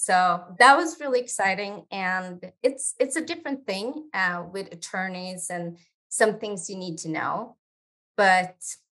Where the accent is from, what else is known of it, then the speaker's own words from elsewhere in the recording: Sweden; Yeah, so I am originally from Sweden